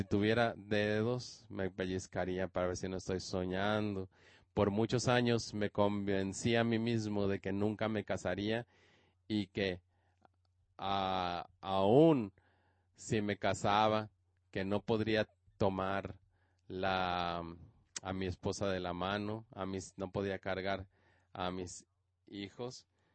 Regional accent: California, United States; also born or lived in Australia; tengo 36 años. Nací en Australia, pero fui criado en Australia, en California. Tengo doble ciudadanía.

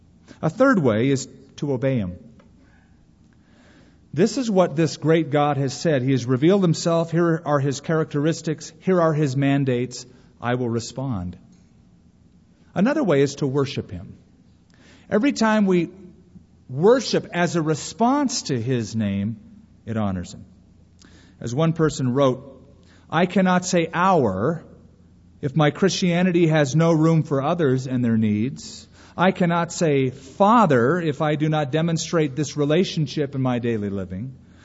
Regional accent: California, United States; the guy behind the counter said, You're from California. I'm thinking, how did he know that?

